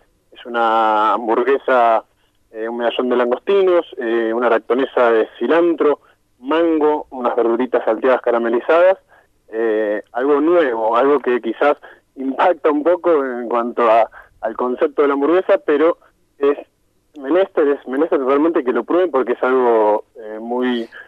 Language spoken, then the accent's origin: Spanish; Buenos Aires, Argentina; born there; now in San Rafael, Argentina; Yo soy nacido en Buenos Aires, uh-huh. Pero vivo hace 26 años acá en San Rafael.